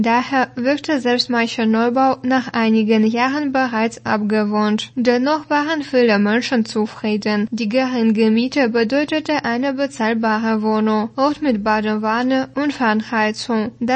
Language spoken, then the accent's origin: German; Gera, Thuringia, Germany; ist mir tatsächlich entgangen, auch einmal ausführlicher über meine Heimatstadt Gera zu schreiben.